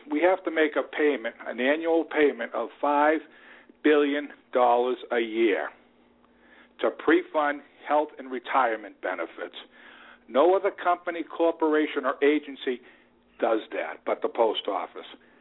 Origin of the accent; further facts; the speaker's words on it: Chelsea, Massachusetts, United States; Yeah, I was brought up around the Soldiers Home Hospital.